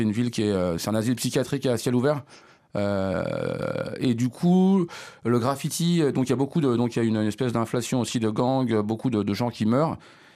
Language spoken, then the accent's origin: French; Paris, Île-de-France, France; Mais il me semble, en tant que Parisien pur jus, qui a observé un peu, qui était là aussi à cette époque-là